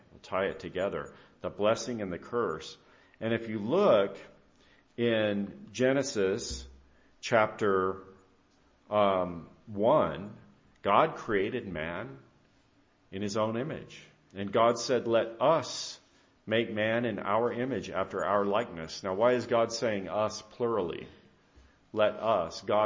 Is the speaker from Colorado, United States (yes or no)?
yes; Colorado, United States; We're from Colorado. You might think, well, we've got higher mountains.